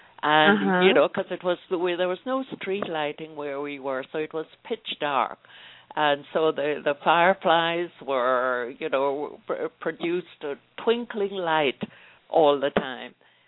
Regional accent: Savanna-la-Mar, Westmoreland, Jamaica; And some of it is completely alien to me because I am a country girl. I'm not a city girl. I was brought up near Savlemar, but lived outside of town.

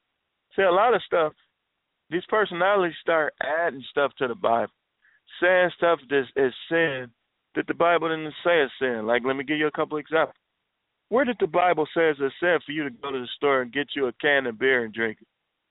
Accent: Milwaukee, Wisconsin, United States; I grew up in Milwaukee, Wisconsin. I grew up on the Northwest Side. I keep my roots kind of close to the chest.

